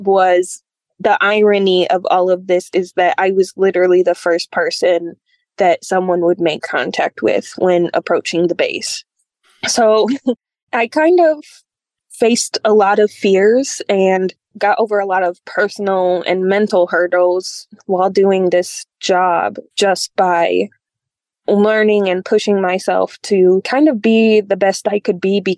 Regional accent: Kalamazoo, Michigan, United States; we decided to move back to my hometown here in Kalamazoo.

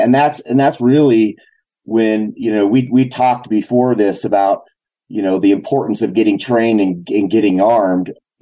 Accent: Idaho, United States; And I grew up in Idaho and was very interested in civil rights and protecting those rights.

